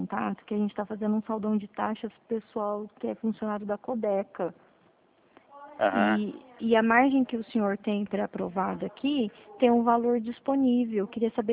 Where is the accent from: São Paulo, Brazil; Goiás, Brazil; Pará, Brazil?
São Paulo, Brazil; eu sou de São Paulo